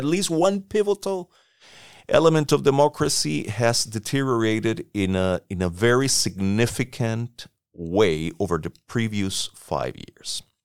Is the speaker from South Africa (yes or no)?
no; Costa Rica; I come from Costa Rica. We live next door to Nicaragua.